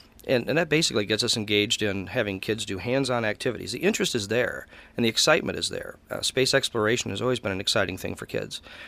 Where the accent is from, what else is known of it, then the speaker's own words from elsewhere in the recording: Coldwater, Michigan, United States; Coldwater, again, is my hometown, and I love Branch County.